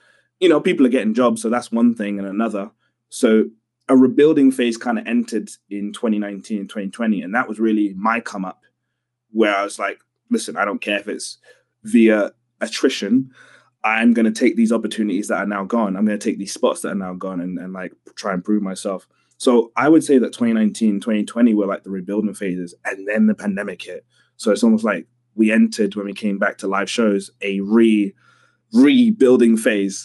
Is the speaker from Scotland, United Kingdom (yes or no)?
no; London, United Kingdom; because I'm a kid from London.